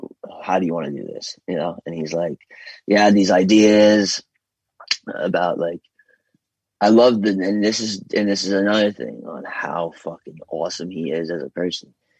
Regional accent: New York, United States; They know I'm from New York.

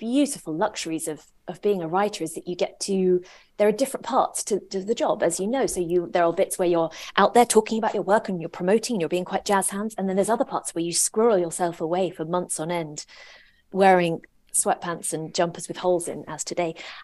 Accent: England, United Kingdom; We're from, you know, an Irish Catholic family. We sort of do humour, especially in the bleak times. And I think, but we were also growing up in England the whole time.

